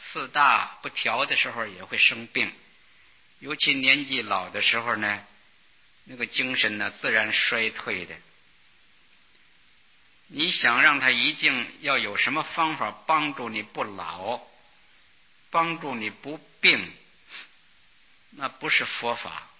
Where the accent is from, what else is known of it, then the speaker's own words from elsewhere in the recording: China; 我们是中国人，